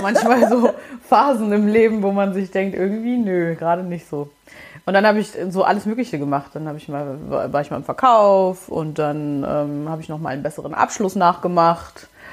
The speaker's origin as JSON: {"language": "German", "region": "East Germany", "country": "Germany", "tie": "born or raised there", "lives_now": "Berlin, Germany", "said": "Ich bin halb Mosambikanerin, halb Deutsche. Ich bin im Osten von Deutschland aufgewachsen, so nahe der polnischen Grenze. Ich wohne seit 2012 circa in Berlin."}